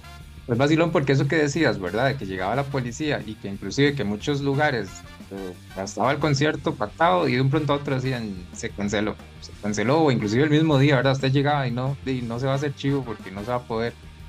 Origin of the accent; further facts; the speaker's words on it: Los Santos, Costa Rica; now in Cartago, Costa Rica; yo era de la zona de Los Santos en ese tiempo, ahora soy de Cartago